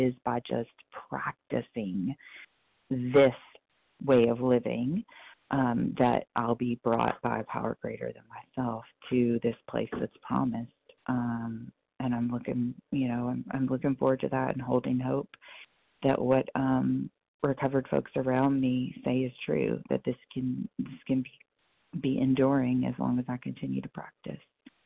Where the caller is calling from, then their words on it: Kentucky, United States; I am calling in from Kentucky.